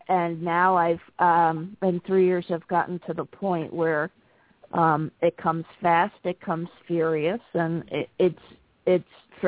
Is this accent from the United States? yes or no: yes; East Coast, United States; moved away; I'm from the East Coast, where an eight-hour drive takes you through five states.